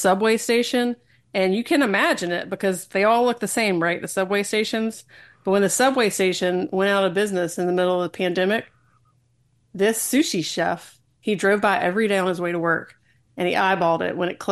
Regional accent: Jackson, Mississippi, United States; now in North Carolina, United States; is very heavy in Mississippi, which, is in many ways my home base, though I live in North Carolina. I'm from Jackson, Mississippi, and the heart and soul of the book really is across the state of Mississippi.

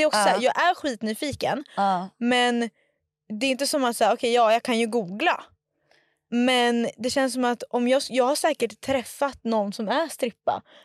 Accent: Norrland, Sweden; Kan jag är norrlänning.

